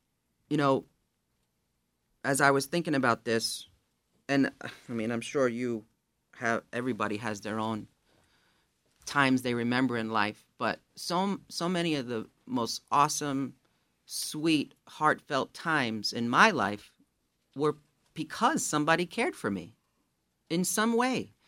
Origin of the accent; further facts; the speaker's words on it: Jersey City, New Jersey, United States; I grew up in Jersey City, went to college in New York City.